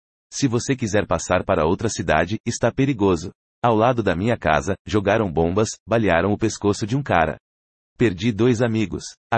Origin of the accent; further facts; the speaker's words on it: Brazil; Graças a Deus, que a gente tem a honra de ser brasileiros. Nós somos brasileiros.